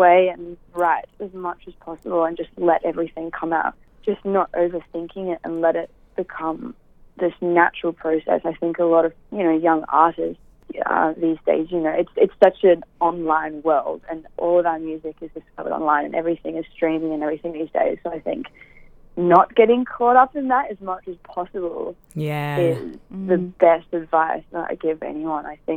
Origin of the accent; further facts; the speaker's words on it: Phuket, Thailand; I grew up in Phuket, which is an island off Thailand. I've spent like majority of my life, about 10 years, living in Phuket.